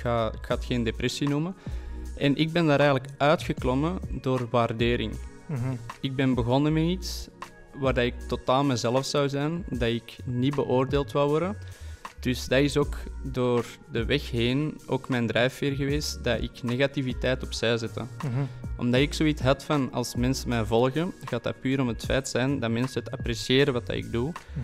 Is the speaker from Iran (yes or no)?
no; Antwerp, Belgium; Ik ben afkomstig uit Antwerpen zelf. Ik ben momenteel 23 jaar. Ik studeer marketing mijn laatste jaar op de Karel de Grote Hogeschool in Antwerpen.